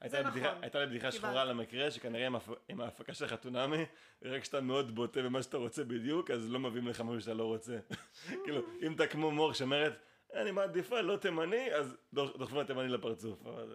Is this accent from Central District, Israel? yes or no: yes; Rishon LeZion, Central District, Israel; אני במקרה במקור מראשון